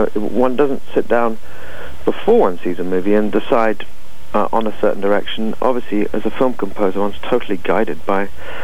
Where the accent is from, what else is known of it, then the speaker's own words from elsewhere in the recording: England, United Kingdom; as you can hear, I'm quite English